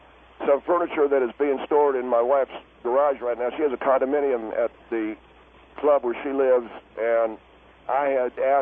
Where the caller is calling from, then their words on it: Palm Springs, California, United States; I'm calling from Palm Springs, California.